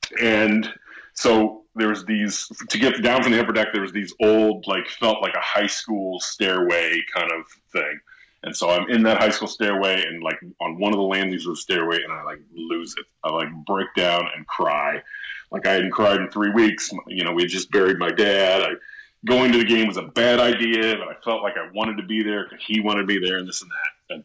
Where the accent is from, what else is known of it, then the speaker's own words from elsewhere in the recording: Illinois, United States; And I grew up in St. Louis on the Illinois side